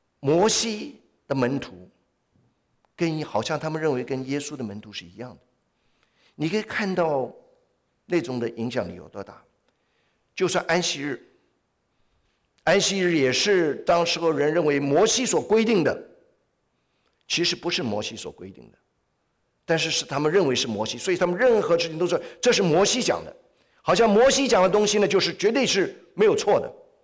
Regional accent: China; 大家知道我们中国人最熟悉的一句话，不孝有三，怎么样？

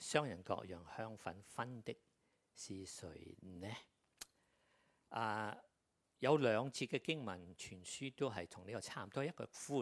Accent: Guangzhou, Guangdong, China; 但我想起我小時候在廣州大的時候，我吃過花面的石樓

